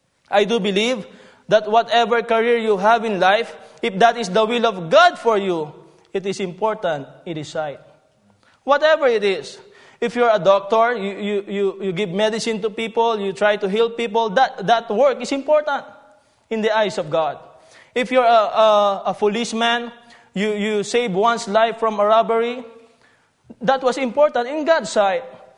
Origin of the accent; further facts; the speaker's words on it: Philippines; I guarantee you I will not keep you long because I'm a Filipino.